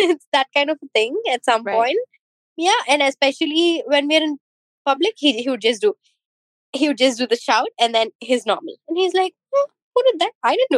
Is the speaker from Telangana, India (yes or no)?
yes; Hyderabad, Telangana, India; I'm from India, Hyderabad.